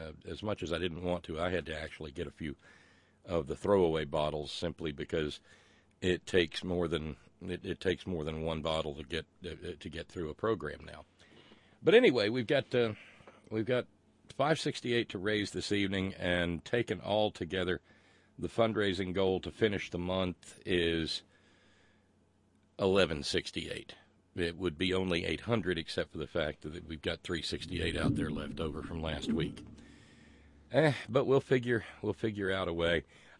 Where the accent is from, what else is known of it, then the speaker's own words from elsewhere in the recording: the South, United States; And growing up in the South, well, there were a lot of years of just watching them lose and lose and lose and lose.